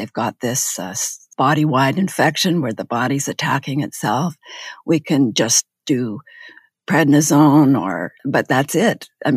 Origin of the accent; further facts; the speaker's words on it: Manitoba, Canada; And I was just excited to go back to my hometown, which is where I am now, Manitoba, and it's on the edge of the boreal forest, and there's beautiful sand, white sandy beaches